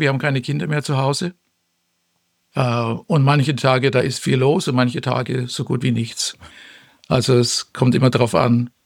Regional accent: Nuremberg, Bavaria, Germany; Aber ich bin also in Nürnberg aufgewachsen. Und unsere Familie, typische Mittelklasse.

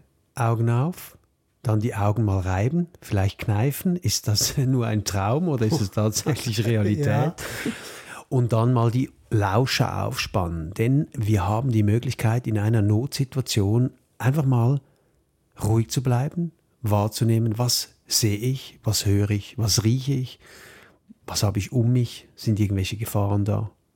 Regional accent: Switzerland; bei uns in der Schweiz

